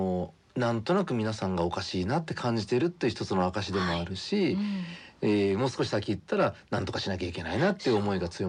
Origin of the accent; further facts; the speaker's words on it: Osaka, Japan; ちょっとね大阪から来てんです、 僕たち海好きなんでね、ゴミ拾いしてるんですって言ったら